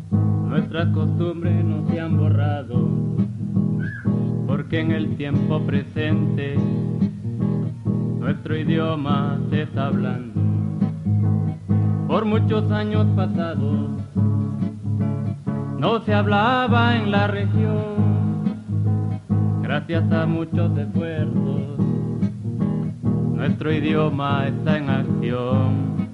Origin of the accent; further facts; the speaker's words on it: Boruca, Puntarenas, Costa Rica; Esto que les he contado es algo especial que se vive en Boruca, que es mi pueblo natal.